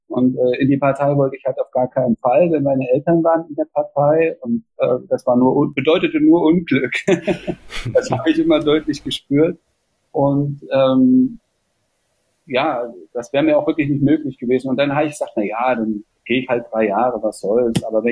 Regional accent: Jena, Thuringia, Germany; in Jena Ost, wo ich aufgewachsen bin.

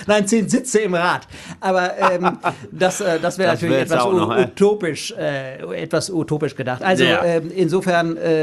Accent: Gütersloh, North Rhine-Westphalia, Germany; 55 Jahre bin ich also alt. Ja, ich bin in Gütersloh aufgewachsen, in Ostwestfalen, und bin dort auch schon ein sehr politischer Mensch gewesen. Zuerst vor allen Dingen ein evangelischer und christlicher Mensch

